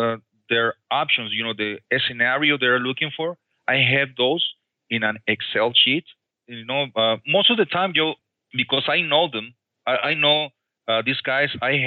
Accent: Mexico; English is a second language; moved away as an adult; now in United States; In 1998, I came from Mexico.

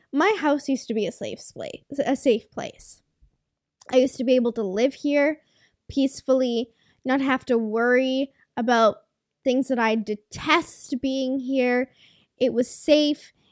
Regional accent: British Columbia, Canada; And yeah, I'm Canadian. Yeah, I'm from BC.

